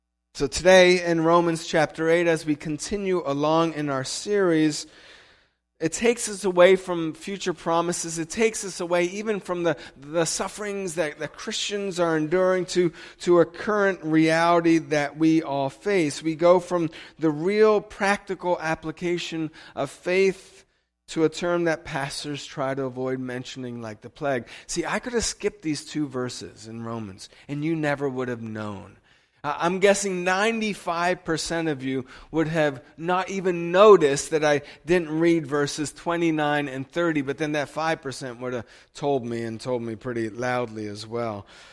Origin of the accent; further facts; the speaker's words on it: United States; By the way, I'm not Russian. I'm American. Just clear that up. People still think I'm Russian.